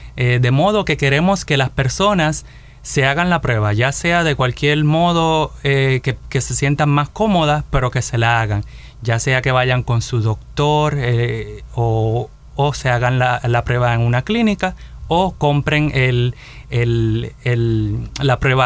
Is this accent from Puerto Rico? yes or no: yes; Río Piedras, Puerto Rico; Pues bueno, nací y me crié en Puerto Rico.